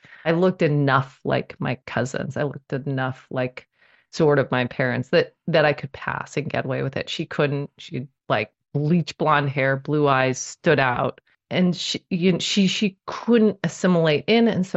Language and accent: English; California, United States; born there; I was born in June 29th, 1975 in LA County, California, born at Northridge Hospital in LA County.